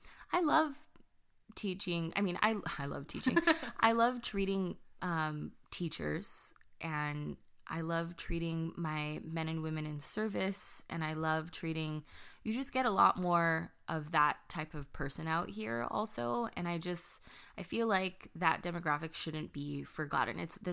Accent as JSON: {"language": "English", "town": "Chino Hills", "region": "California", "country": "United States", "tie": "born or raised there", "said": "I grew up in Chino Hills, as did Katrina."}